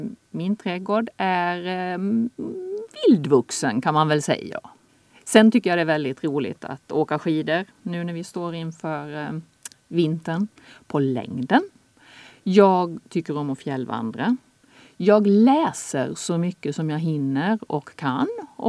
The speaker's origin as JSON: {"language": "Swedish", "region": "Halland County", "country": "Sweden", "tie": "born or raised there", "said": "Och eftersom jag är från Halland så var jag hemma i mitt föräldrahem. Jag är uppvuxen på en bondgård i Halland."}